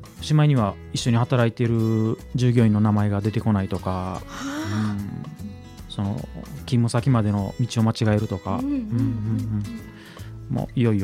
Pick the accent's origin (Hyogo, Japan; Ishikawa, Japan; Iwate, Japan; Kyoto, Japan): Kyoto, Japan; 私ずっと京都出身で京都に住んでまして、はい、二十数年間魚屋の仕事をしてたんですけども。